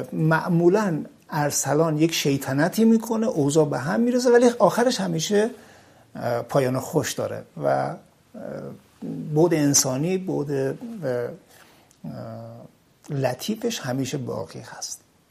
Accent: Taybad, Razavi Khorasan, Iran; من برگشتم تایباد، شهر خودمون در مرز ایران و افغانستان.

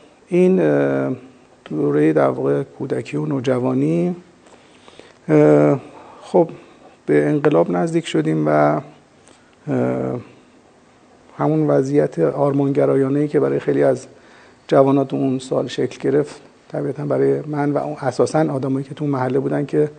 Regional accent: Tehran, Tehran Province, Iran; من متولد سوم دی ماه 1342 در تهران در منطقه ده تهران. اون مقداری که شنیدم محل تولدم با اونجایی که دوره جوانی رو گذروندم خیلی نباید فاصله داشته باشه. خیابون کارون ظاهرا محل تولد من بوده.

